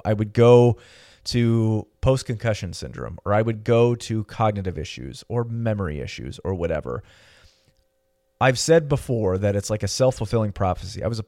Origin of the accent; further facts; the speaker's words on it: California, United States; go back to Los Angeles in my home state of California